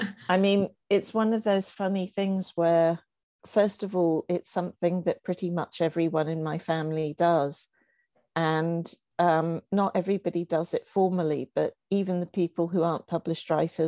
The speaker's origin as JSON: {"language": "English", "town": "Appleton", "region": "Wisconsin", "country": "United States", "tie": "born there", "said": "I was born in Wisconsin in a place called Appleton."}